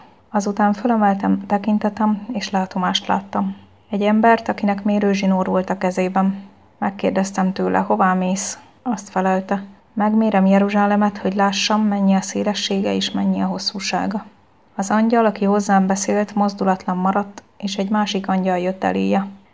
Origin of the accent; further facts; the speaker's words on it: Pomáz, Pest, Hungary; born there; now in Szeged, Hungary; születtem Pomázon, és most Szegeden élek.